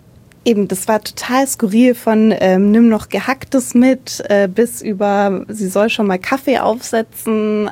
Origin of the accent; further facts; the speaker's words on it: Munich, Bavaria, Germany; ich komme aus München, bin 25 Jahre alt